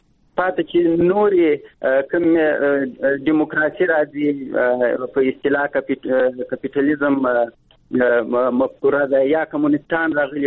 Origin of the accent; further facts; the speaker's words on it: Afghanistan; موږ افغانان یو، موږ خپل عنعنات لرو، موږ خپل کلتورونه لرو.